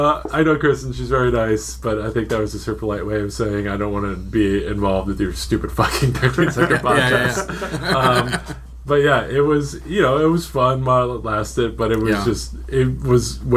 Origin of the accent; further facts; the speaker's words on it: Philadelphia, Pennsylvania, United States; I'm from Philadelphia originally, Pennsylvania.